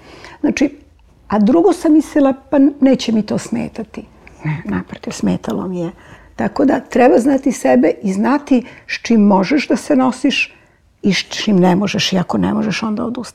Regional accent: Serbia; u svakoj ćeliji svog bića, ja sam Srpkinja

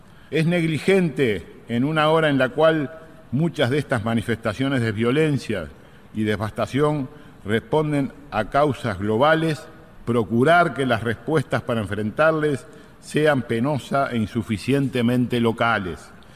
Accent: Uruguay; Expresamos nuestra satisfacción y orgullo como uruguayos, como latinoamericanos

